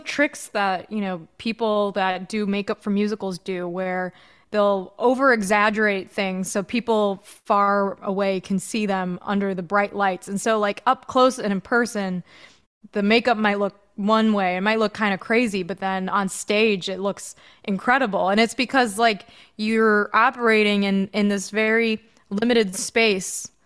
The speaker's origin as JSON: {"language": "English", "region": "Illinois", "country": "United States", "tie": "born or raised there", "said": "my sister and I grew up outside of Chicago, so we were not too far from a pretty decent sized musical theater scene."}